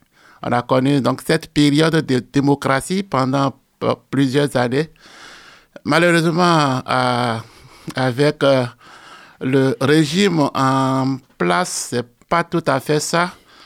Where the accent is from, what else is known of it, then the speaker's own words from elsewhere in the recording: Benin; Je suis originaire du Bénin, qui est l'ex-Dahomey. Alors, moi, je suis ordonné prêtre en 91.